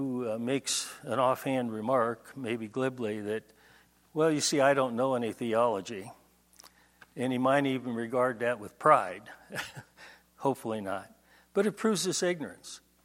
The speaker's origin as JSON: {"language": "English", "country": "United States", "tie": "born there", "said": "Now, when I was born in the United States, I did not inherit a DNA of the USA."}